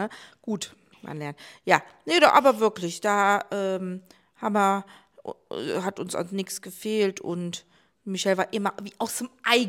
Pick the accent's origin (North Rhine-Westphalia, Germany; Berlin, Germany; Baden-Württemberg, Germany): North Rhine-Westphalia, Germany; Lülsdorf; ich bin ja eigentlich hier in Lülsdorf, also wir sind jetzt gerade in Lülsdorf aufgewachsen, in so einem Einfamilienhaus.